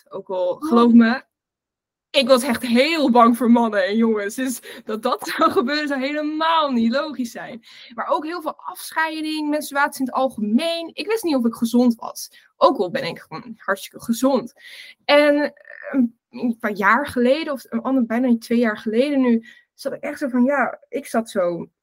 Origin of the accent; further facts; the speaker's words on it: Zoelen, Gelderland, Netherlands; Ik ben 22 jaar oud en ik kom uit Gelderland. Heel klein plekje, Zoelen. Super weinig in bewoners, dus niemand kent het eigenlijk.